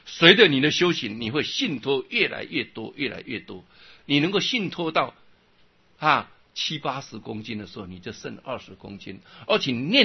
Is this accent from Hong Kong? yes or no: no; Luodong, Yilan County, Taiwan; 我母亲就带着我们在罗东镇的大庙、小庙，什么庙都拜